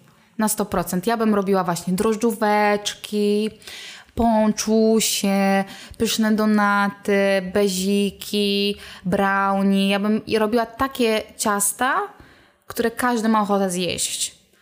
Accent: Kędzierzyn-Koźle, Opole Voivodeship, Poland; Ja z Kędzierzyna Koźla. Z Opolszczyzny.

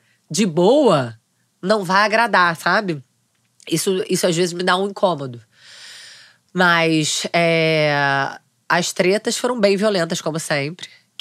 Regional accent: Rio de Janeiro, Brazil; Eu sou carioca da gema, eu sou muito carioca, tá? Eu me comunico, eu exalo carioquês, não só no sotaque

